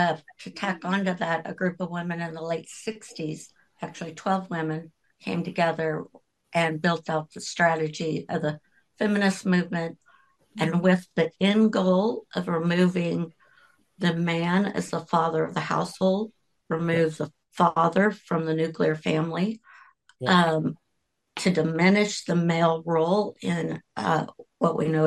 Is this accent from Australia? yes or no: no; Rwanda; And then, you know, I come from Rwanda